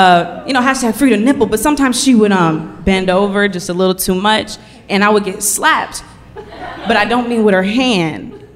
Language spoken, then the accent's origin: English; Oakland, California, United States; And I'm from Oakland.